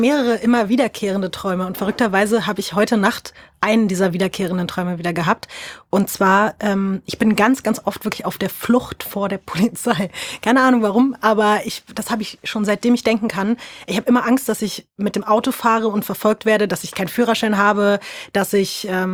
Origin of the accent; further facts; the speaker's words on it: Berlin, Germany; born there; Prenzlauer Berg.